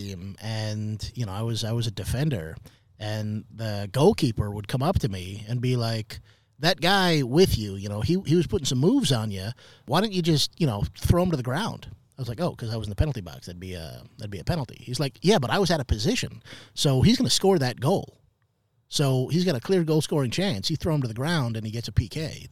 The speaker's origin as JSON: {"language": "English", "town": "Seattle", "region": "Washington", "country": "United States", "tie": "born or raised there", "said": "And where I grew up in Seattle, nose to nose"}